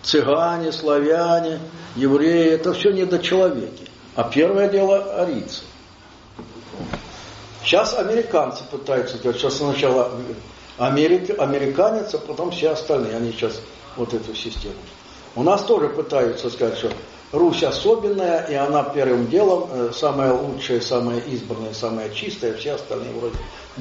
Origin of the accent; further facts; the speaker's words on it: Ukraine; Я же сам с Украины, я очень люблю свою страну.